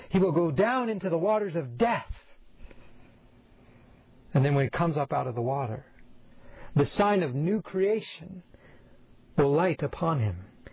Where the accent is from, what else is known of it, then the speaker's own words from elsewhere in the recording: Colorado, United States; I grew up in Colorado where we don't have cardinals.